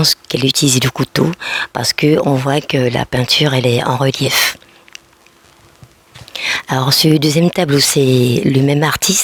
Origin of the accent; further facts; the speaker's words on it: French Guiana, France; Et en tant que guyanaise, en tant qu'étudiant guyanais à l'université